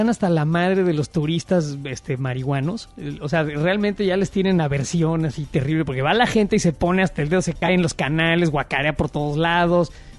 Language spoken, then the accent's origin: Spanish; Mexico; No, soy mexicano